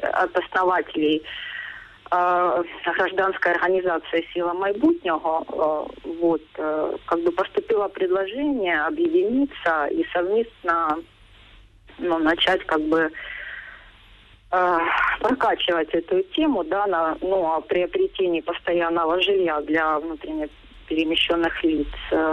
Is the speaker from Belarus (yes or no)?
no; Donetsk, Donetsk Oblast, Ukraine; now in Dnipro, Ukraine; Вообще из Донецка. Uh-huh. То есть мы переселенцы из Донецка. Первым городом был Павлоград еще в 2014 году летом. А этим летом, в июле, мы переехали в Днепропетровск и обосновались в нем.